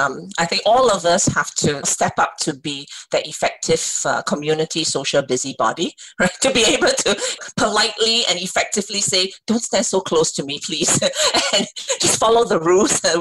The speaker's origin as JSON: {"language": "English", "country": "Singapore", "said": "as a Singaporean, really, really worrying"}